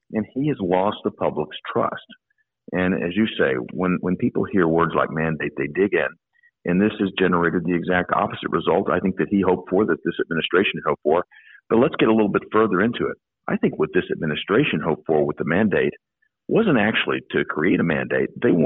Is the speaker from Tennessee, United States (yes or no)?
yes; Tennessee, United States; Certainly that's the way people in my home state of Tennessee feel.